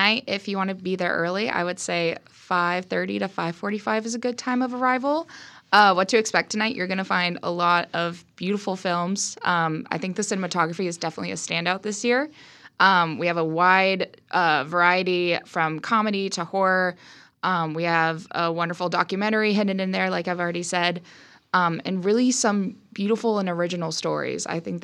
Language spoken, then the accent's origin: English; Sherwood, Oregon, United States; So I grew up in the Portland area. I grew up in Sherwood, a tiny little town known for the Robin Hood Festival every single summer.